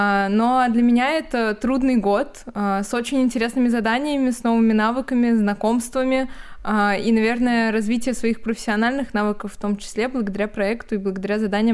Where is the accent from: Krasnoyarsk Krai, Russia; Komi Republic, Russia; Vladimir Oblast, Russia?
Vladimir Oblast, Russia; Kovrov; Я родом из города Коврово